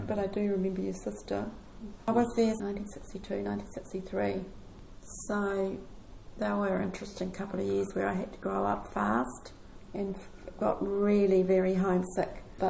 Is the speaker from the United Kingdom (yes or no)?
no; Napier, Hawke's Bay, New Zealand; born there; I was born in Napier, and I have a twin brother. So we were born just after the war in 1945.